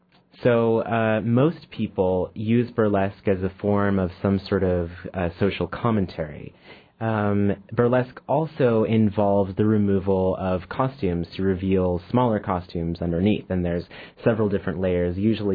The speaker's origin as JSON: {"language": "English", "town": "Juneau", "region": "Alaska", "country": "United States", "tie": "born or raised there", "said": "I am an old Juneauite. I grew up here in Juneau, and it's good to be back."}